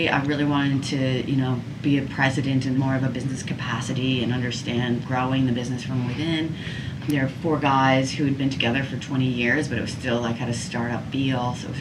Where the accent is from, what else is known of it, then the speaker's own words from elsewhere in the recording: Washington, United States; I'm actually from Washington State. I got over to New York when I went to law school at Cornell. I had gone to undergrad at University of Washington.